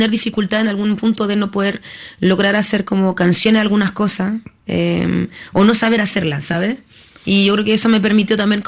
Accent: Paris, Île-de-France, France; also born or lived in Lille; Es que yo nací en Lille, después me vine a París, muy joven.

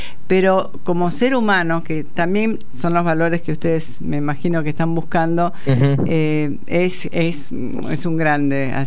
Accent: Argentina; somos geniales los argentinos

